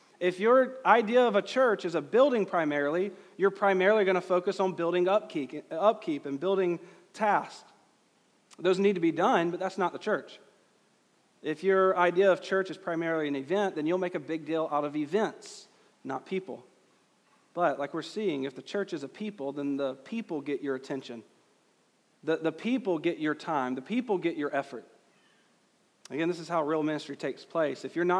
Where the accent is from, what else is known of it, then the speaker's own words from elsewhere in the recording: Georgia, United States; English is hard enough for me. I'm from Georgia.